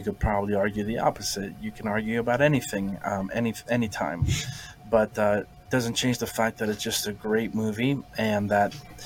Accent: Florida, United States; we are from the geographic South. We're not from the deep South, but we're from Florida

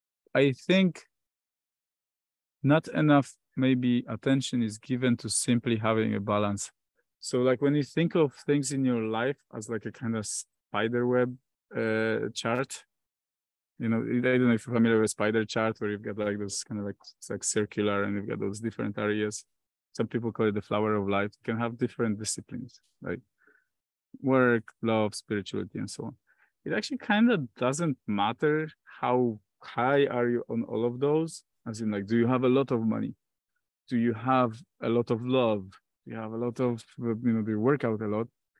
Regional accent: Poland; English is a second language; Like, I come from Poland and I feel like culturally self-love is just something that's seen as narcissistic and wrong.

